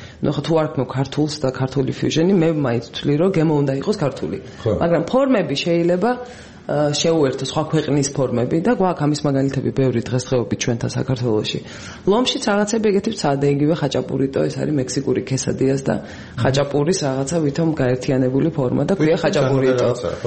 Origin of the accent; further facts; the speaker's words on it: Imereti, Georgia; იმერელი ვარ